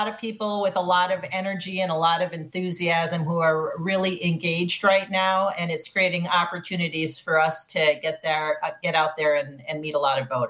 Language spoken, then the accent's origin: English; Chippewa Falls, Wisconsin, United States; But I grew up in Chippewa Falls, had a great childhood there, went to public schools all the way through Hillcrest Elementary School, Chippewa Middle School, and then, of course, Chi High.